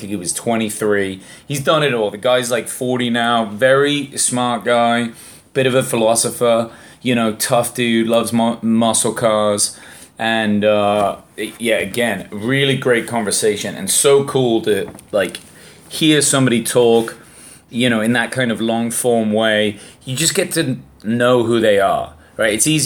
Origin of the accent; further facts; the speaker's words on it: England, United Kingdom; And to me, being English, it like encapsulated something truly American, truly unique and American